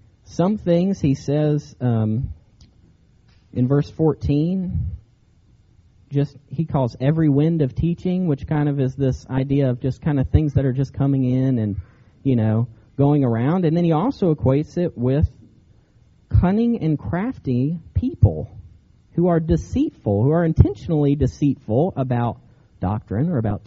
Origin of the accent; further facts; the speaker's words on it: North Carolina, United States; I'm from North Carolina. Where I grew up was about 2 hours from the beach